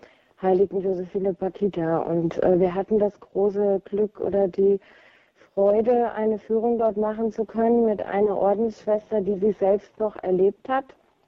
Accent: Steinau an der Straße, Hesse, Germany; ich komme aus der Nähe von Steinau an der Straße. Das liegt ungefähr 30 Kilometer südlich von Fulda.

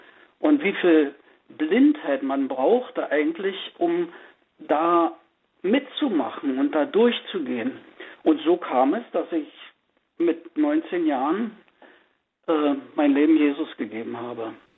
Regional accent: Brandenburg an der Havel, Brandenburg, Germany; now in Oranienburg, Germany; Ich stamme ja eigentlich aus der Stadt Brandenburg an der Havel.

